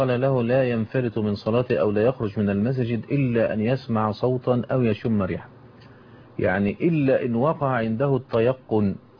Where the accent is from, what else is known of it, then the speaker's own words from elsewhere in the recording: Egypt; عندنا في مصر هنا اماكن زي الجيزة وزي البلبيس الشرقية